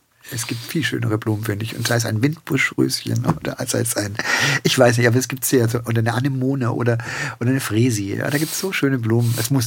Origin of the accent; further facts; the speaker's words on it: Swabia, Germany; Und ich sitze dann in den 60er Jahren als kleines Kind im Schwäbischen und meine Mutter am Klavier